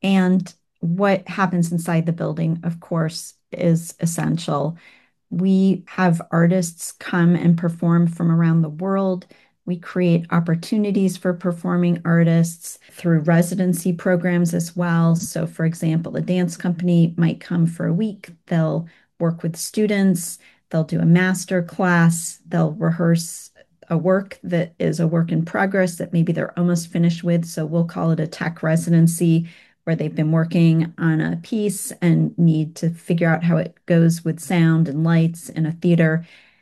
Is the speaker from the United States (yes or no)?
yes; Chicago, Illinois, United States; I come from Chicago, so I am an Illinoisian.